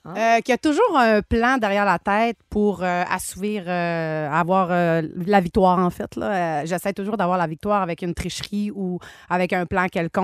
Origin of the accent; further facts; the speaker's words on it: Dolbeau-Mistassini, Quebec, Canada; quand j'étais à l'âge d'environ 15 ans, je suis déménagée. Moi, je viens de Dolbeau-Mistassini. Puis je suis déménagée de Dolbeau-Mistassini à Jonquière.